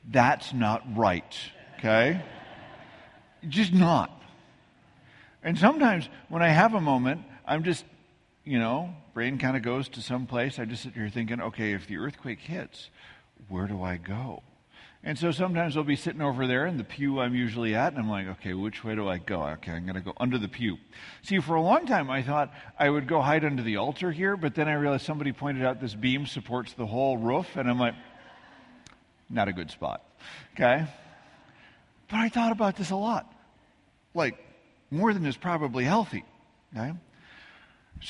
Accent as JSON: {"language": "English", "region": "Midwest", "country": "United States", "tie": "born or raised there", "also_born_or_lived": "Texas", "said": "I grew up in the Midwest. I spent a couple years in Texas. I know tornadoes."}